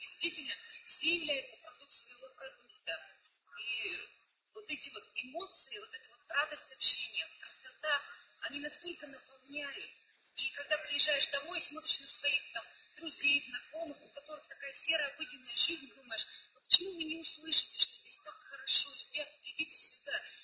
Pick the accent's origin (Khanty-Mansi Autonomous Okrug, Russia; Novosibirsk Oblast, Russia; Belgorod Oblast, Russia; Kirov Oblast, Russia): Kirov Oblast, Russia; Kirov; я приехала из Кирова, сейчас мы находимся в шикарном отеле «Солнечный берег» в Болгарии.